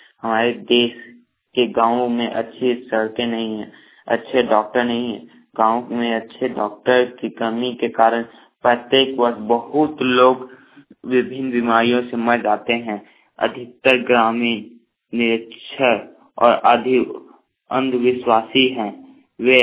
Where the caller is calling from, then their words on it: Jharkhand, India; ग्राम दाऊ खैर कप्पा कंडाऊ जिला हजारीबाग से बोल रहा हूँ।